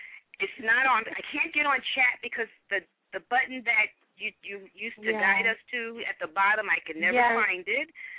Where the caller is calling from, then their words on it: Phoenix, Arizona, United States; I'm calling from Phoenix, Arizona.